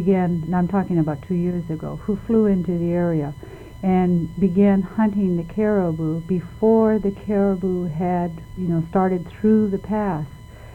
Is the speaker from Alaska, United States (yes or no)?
yes; Alaska, United States; I'm originally from Southeast Alaska. I grew up there, and I started off to school, and my work in school brought me to the North Slope